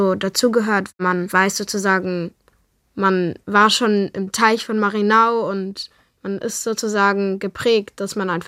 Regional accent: Berlin, Germany; Ich komme ja eigentlich aus Berlin

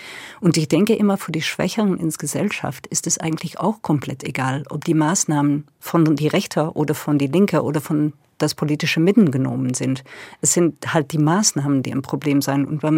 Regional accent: Belgium; Wir haben bei uns in Belgien auch ein paar Schriftsteller, die dieses Genre mal gern betreiben.

